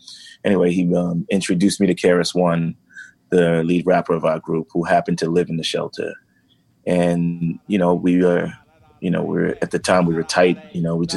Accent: Harlem, New York, United States; also born or lived in Bronx, New York; Well, like my formative years, I lived in the Bronx, but really I grew up in Harlem. And music was always around me.

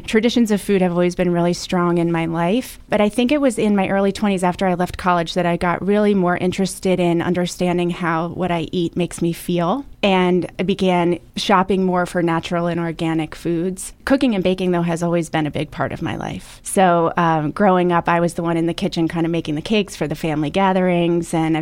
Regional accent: Potomac, Maryland, United States; I grew up in Potomac, Maryland, which is in Montgomery County. And my father is a dentist. He had a dental practice there, and that's actually where my parents met. It's a wonderful suburb of D.C.

